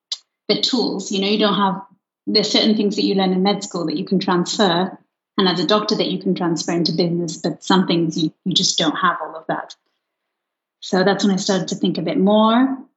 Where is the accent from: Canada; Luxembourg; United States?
Luxembourg; English is a second language; because I grew up in Luxembourg, maybe it's better to go somewhere which is similar, which has the same base of life to Luxembourg.